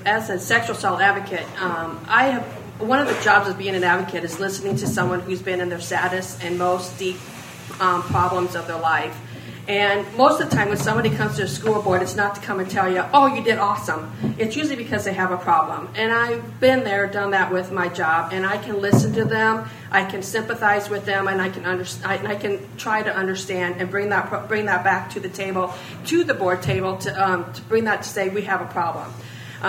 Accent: Carroll, Iowa, United States; I was born in a Carroll. I was raised in Carroll. I lived in Carroll all my life. I raised my family here.

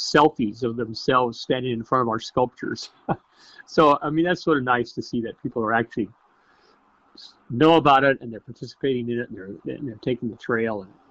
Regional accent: Orange City, Iowa, United States; actually both grew up in Northwest Iowa, way up there in Sioux County and Lyon County. Orange City was my hometown where I grew up in.

